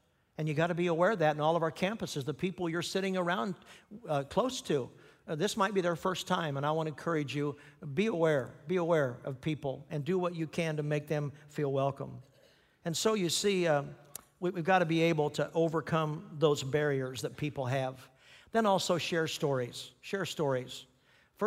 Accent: Kansas, United States; For example, if they're from Kansas, where I grew up, I'd sa

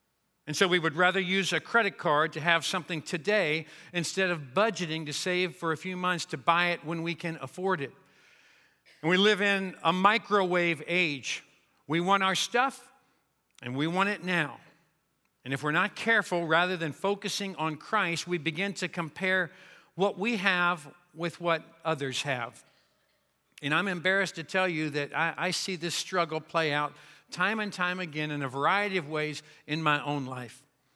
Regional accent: Kentucky, United States; Now, I am from Kentucky, and when they introduced me as being from Kentucky, I noticed that some of you looked to see if I was wearing shoes.

